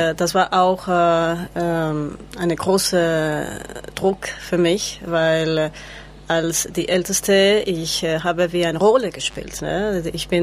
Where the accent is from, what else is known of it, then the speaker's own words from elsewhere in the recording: Quito, Pichincha, Ecuador; German is a second language; moved away as an adult; now in Germany; Ich komme aus Ecuador, aus der Hauptstadt Quito. Ich bin in Deutschland seit letztes Jahr, nicht mal ein Jahr, in August letztes Jahr.